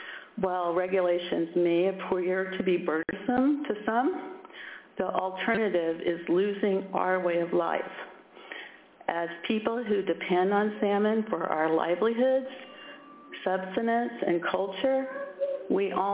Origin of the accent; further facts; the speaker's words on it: Sitka, Alaska, United States; I grew up in Sitka, and my earliest memories revolve around salmon.